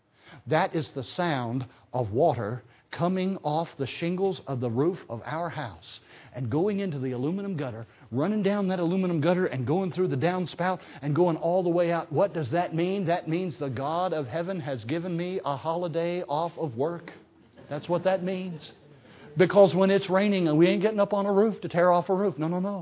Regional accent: South Carolina, United States; I remember when I was a boy, I grew up in South Carolina, upstate South Carolina, and we never had central air conditioning in our home when I was a boy.

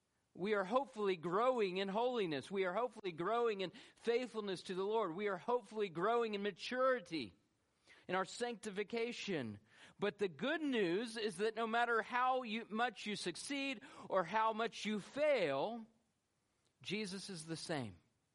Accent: Atlanta, Georgia, United States; You see, I grew up in Atlanta, and I have an affinity for Coke and Coke only.

